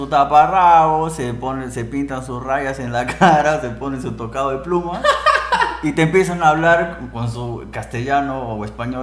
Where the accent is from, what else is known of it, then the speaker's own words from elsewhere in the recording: Iquitos, Loreto, Peru; Mira, Iquitos, de donde yo vengo, tiene una historia bastante rica, loco.